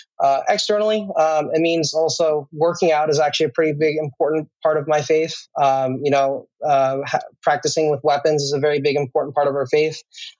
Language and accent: English; New York, United States; I born and raised in New York State. Was born just north of New York City, and I pretty much lived there until I went to college.